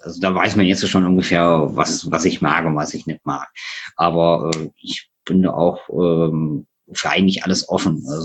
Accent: Hesse, Germany; bin 30 Jahre alt und ich komme aus Nordhessen, also näher gesagt aus der Nähe von Kassel.

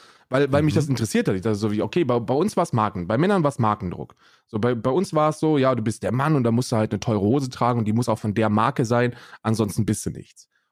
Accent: Hesse, Germany; also 88 geboren bin ich und in Hessen aufgewachsen

